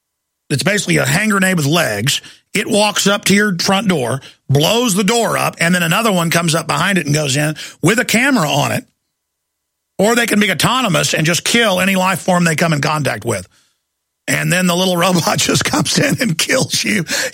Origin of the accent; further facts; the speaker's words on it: United States; I'm an American, but I'm a human being first.